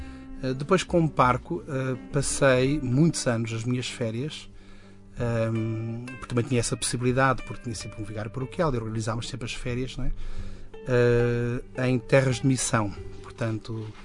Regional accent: Ribamar, Lisbon, Portugal; eu sou de Ribamar, da Ericeira, para natural de Santo Isidoro, da freguesia, não é?

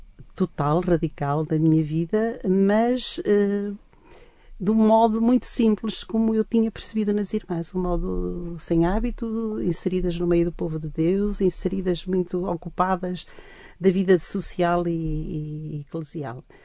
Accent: Minho, Portugal; E eu penso que me identifiquei muito, sendo eu minhota

